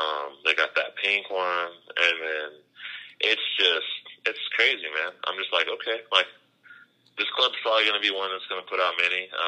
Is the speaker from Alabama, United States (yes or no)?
yes; Tuscaloosa, Alabama, United States; I'm from Tuscaloosa, Alabama, so I get the South references all day long.